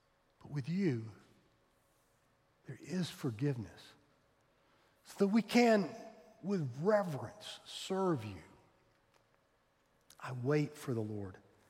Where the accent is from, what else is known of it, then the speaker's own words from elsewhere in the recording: Arkansas, United States; I grew up in Arkansas. We had this phrase, boy, I feel lower than a snake's belly in a wagon rut.